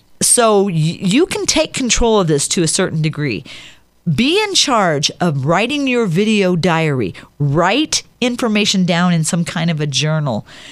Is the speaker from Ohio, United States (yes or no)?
yes; Ohio, United States; now in Denver, United States; I was born and raised a Bears fan because the NFL started in my hometown. I've lived here in Denver for 34 years.